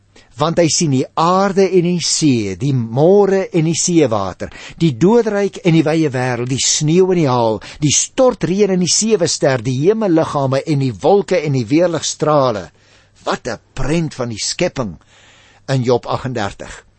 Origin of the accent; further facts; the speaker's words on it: Paarl, Western Cape, South Africa; Dit was natuurlik vir ons baie lekker want ons kom oorspronklik van die Parel af